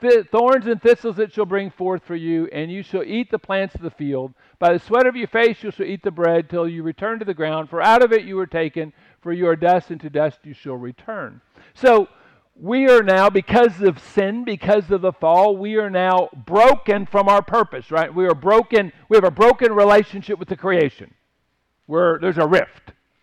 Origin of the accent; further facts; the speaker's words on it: Washington, United States; I grew up in Washington, right? We're the great nature lovers, right?